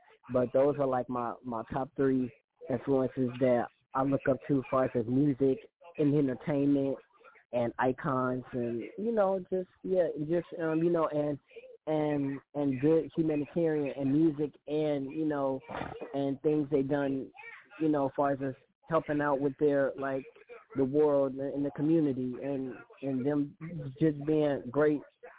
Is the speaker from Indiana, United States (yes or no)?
yes; Gary, Indiana, United States; And that's when I went out to the C Hall in my hometown of Gary, Indiana, started to play the spare change